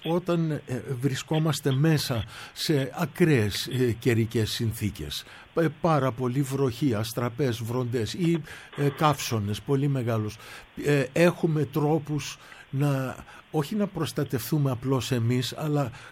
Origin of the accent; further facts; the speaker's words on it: Zimbabwe; γεννήθηκα και μεγάλωσα στην Αφρική κάτω-κάτω, στην Ροδεσία τότε, Ζιμπάμπουε τώρα